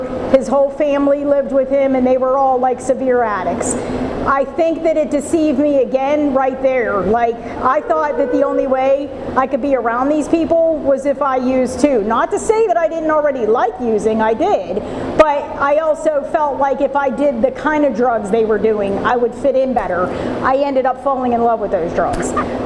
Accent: Pittsburgh, Pennsylvania, United States; born there; So I was born in Pittsburgh. I'm second of five.

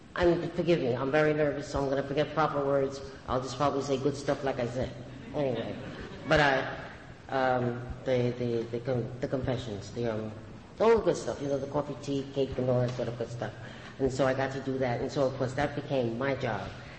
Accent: Brooklyn, New York, United States; I'm born and raised in Brooklyn, but I travel all over the place.

